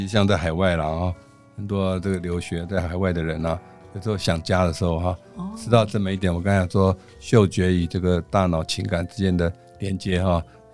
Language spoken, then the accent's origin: Chinese; Taiwan; 这是他本来就对我们台湾人熟悉，他的家乡味